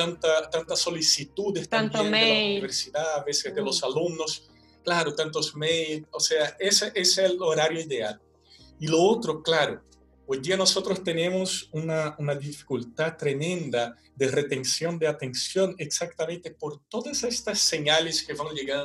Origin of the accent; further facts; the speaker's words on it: Brazil; Spanish is a second language; yo como brasileño en Brasil amanece muy temprano, la vida comienza muy temprano.